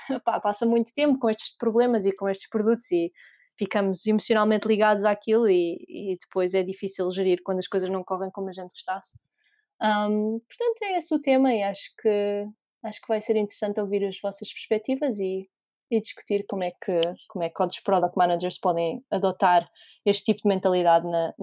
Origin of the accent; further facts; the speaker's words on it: Portugal; moved away; Tenho de dizer que eu sou portuguesa, mas já não vivo em Portugal há muito tempo